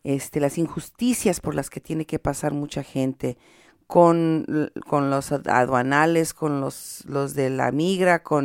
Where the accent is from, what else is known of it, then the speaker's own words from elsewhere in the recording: Mexico; entre más comodidad obtenemos como mexicanos, como latinos, muchas veces nos empezamos a olvidar de los que se quedaron allá abajo.